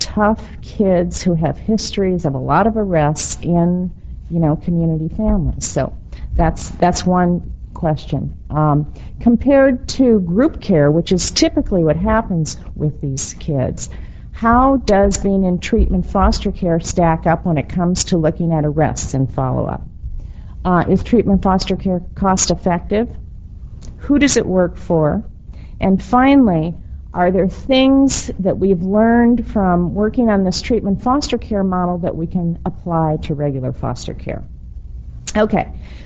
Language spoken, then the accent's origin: English; Chicago, Illinois, United States; I was raised in Chicago, and my sister was in college in Madison